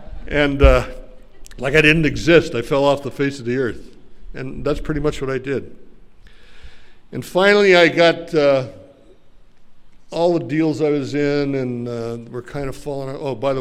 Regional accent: Sacramento, California, United States; now in Reno, United States; one of my friends that I grew up with in Sacramento is an Armenian guy

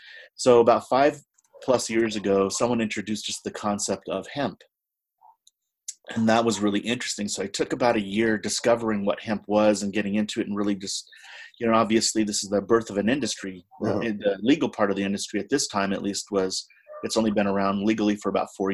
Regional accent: United States; I'm Native American. I'm Apache, Kiowa, and Spanish mixed. And so I've been involved with the Native American community

